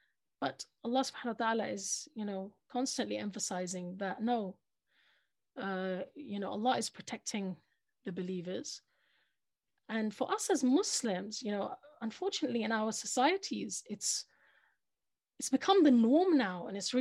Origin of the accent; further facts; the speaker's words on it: United Kingdom; And it's really sad to say it, but growing up in Britain, you're taught about fair play. Growing up in Britain, when you go to an exam